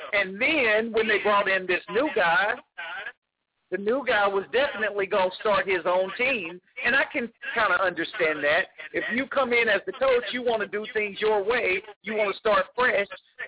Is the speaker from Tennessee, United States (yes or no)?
yes; Knoxville, Tennessee, United States; I'm going to be honest with you because I'm from Tennessee. I'm from Knoxville, Tennessee, home of the Tennessee Vols.